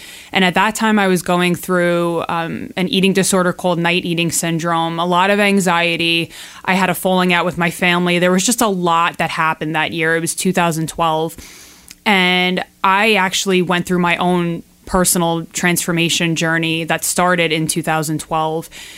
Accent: New York, United States; accent: Long Island; So you'll probably hear from my accent, I'm from Long Island.

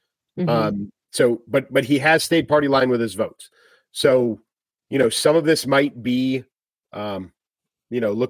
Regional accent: Pennsylvania, United States; I'm from Pennsylvania. I live in right. Pennsylvania. I'm from Pennsylvania, but I live in Pennsylvania.

